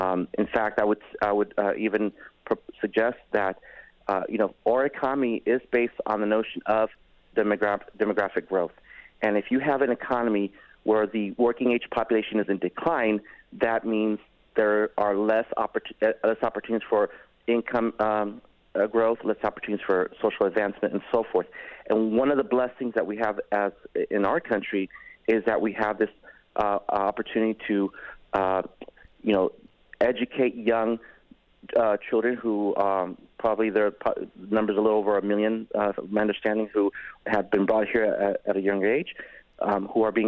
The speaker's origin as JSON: {"language": "English", "town": "Chicago", "region": "Illinois", "country": "United States", "tie": "born or raised there", "said": "growing up in Chicago, I was very much familiar with Toys R Us."}